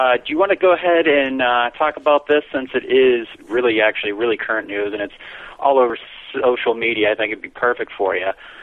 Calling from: Denver, Colorado, United States; Hey, Richard … from Denver.

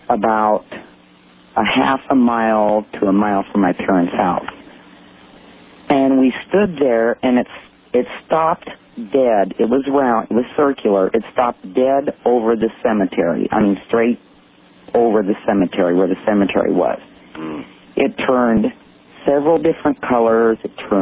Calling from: Omaha, Nebraska, United States; I'm calling from Omaha, Nebraska.

